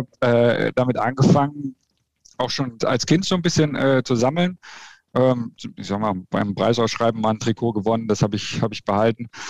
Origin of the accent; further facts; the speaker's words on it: Bamberg, Bavaria, Germany; also born or lived in Lichtenfels; Ja, ich bin in Bamberg aufgewachsen von Anfang an. Das Krankenhaus wurde damals nur umgebaut und deswegen bin ich dann in Lichtenfels oder nach Lichtenfels ausgewichen und da wurde ich dann geboren.